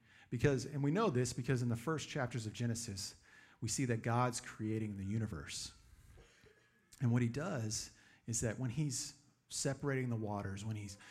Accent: Texas, United States; I grew up in West Texas. I grew up playing football.

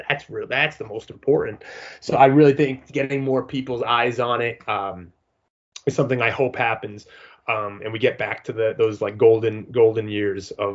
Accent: Rhode Island, United States; also born or lived in New England; I grew up in Rhode Island, spent most of my life in New England

